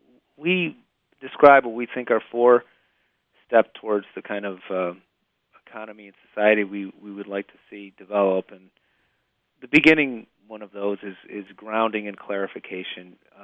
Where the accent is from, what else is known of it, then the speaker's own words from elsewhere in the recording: United States; now in Montreal, Canada; although I live in Montreal, I'm an American as well